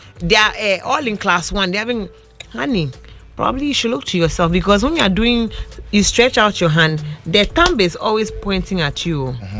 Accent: Accra, Greater Accra, Ghana; I grew up in Osu.

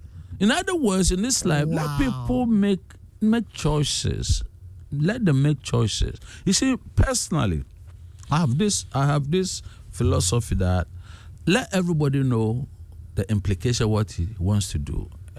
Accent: Ghana; listen, I'm a Ghanaian, I'm also a pastor, I'm a lawyer.

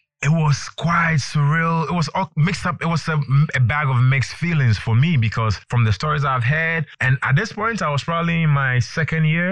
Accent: Ghana; now in United States; Coming from Ghana, you know. But anyway, so I've always been in the creative space, you know. Growing up in Ghana, I used to go to a lot of creative camps

